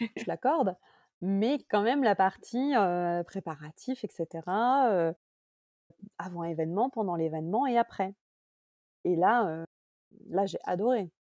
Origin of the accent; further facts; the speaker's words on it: Grand Est, France; Ouais, je suis lorraine d'origine, donc je reviens en Lorraine pour un challenge